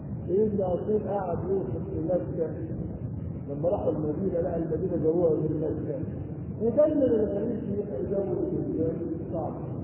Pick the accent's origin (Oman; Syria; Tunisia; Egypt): Egypt; أنا مصري مسلم